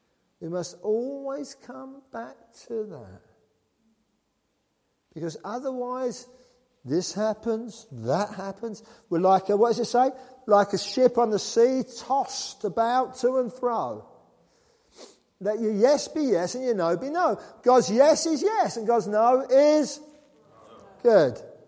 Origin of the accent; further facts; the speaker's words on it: England, United Kingdom; I didn't say anything, I'm English.